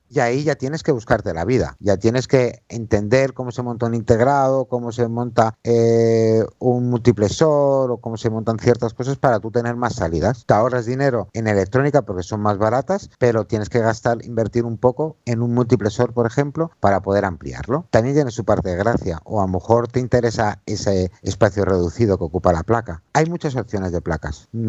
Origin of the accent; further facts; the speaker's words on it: Spain; En España el problema básico que tenemos es que somos españoles.